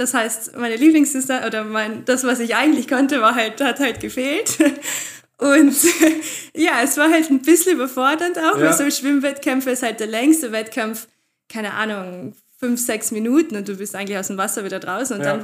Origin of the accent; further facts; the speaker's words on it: Carinthia, Austria; now in Vienna, Austria; Ich komme ursprünglich aus Kärnten, bin dort ganz normal in die Schule gegangen, so wie jeder normale Mensch. Bin dann zum Studieren nach Wien gekommen und bin seitdem in Wien fest.